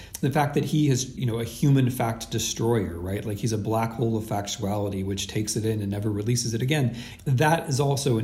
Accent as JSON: {"language": "English", "country": "United States", "said": "But I'm an American."}